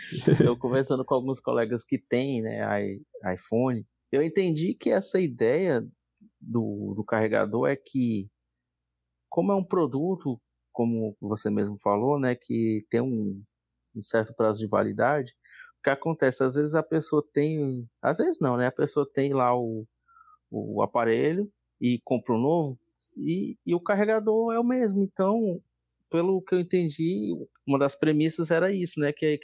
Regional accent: Itapajé, Ceará, Brazil; now in Sobral, Brazil; moro aqui em Sobral há alguns anos. Na verdade, eu sou de Itapajé, um pouquinho mais próximo da capital.

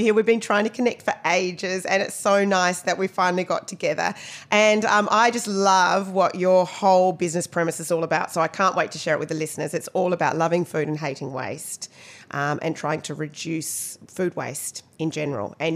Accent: Australia; But because I'm Aussie, the whole Aussie rules thing to me is football.

